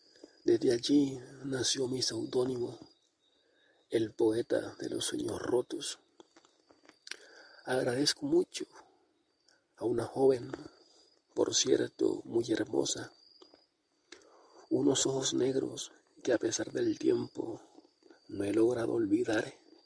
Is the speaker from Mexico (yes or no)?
no; Cesar, Colombia; also born or lived in Barrancabermeja; Nací en Barranca Bermeja, Santander. A mis primeros meses, mis padres decidieron ir a vivir a la costa. Se radicaron en un pueblo del Cesar, la Sierra Cesar, Colombia.